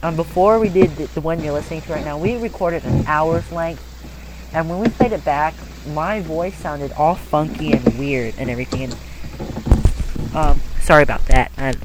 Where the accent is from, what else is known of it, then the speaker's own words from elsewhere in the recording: Mililani, Hawaii, United States; now in Ontario, United States; I'm 14 and live in Ontario, Ohio. I moved here in November of 2005. I'm originally from Mililani, Hawaii.